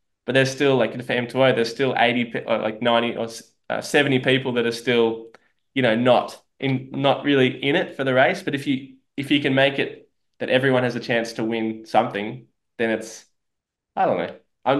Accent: Sydney, New South Wales, Australia; there's also a race in Sydney, my hometown, called the 20 Beaches

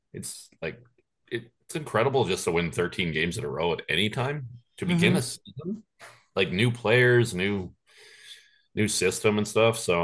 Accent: Canada; Like, we're Canadian.

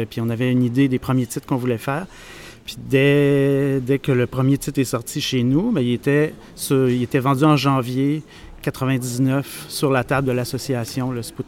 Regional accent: Quebec, Canada; ça donne aussi une visibilité médiatique chez nous au Québec

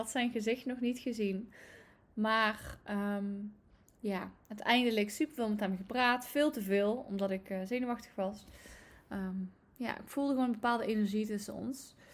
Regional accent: Limburg, Netherlands; Ik kom uit Limburg.

